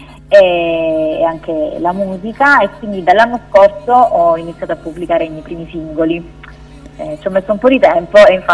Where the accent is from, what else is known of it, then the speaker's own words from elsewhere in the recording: Abruzzo, Italy; Ok, allora intanto vengo dall'Abruzzo, ho iniziato a cantare da piccolina